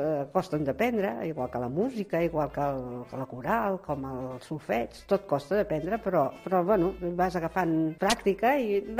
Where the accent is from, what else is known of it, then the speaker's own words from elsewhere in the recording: Barcelona, Catalonia, Spain; tinc 75 anys i soc de Barcelona. Visc a Sant Andreu